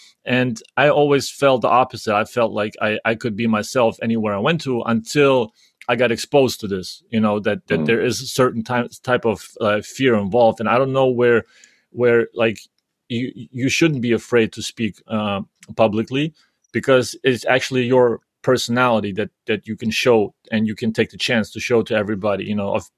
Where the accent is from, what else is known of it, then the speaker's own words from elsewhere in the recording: Germany; You know, I didn't grow up in Lithuania. I grew up in Germany, and I feel a little bit.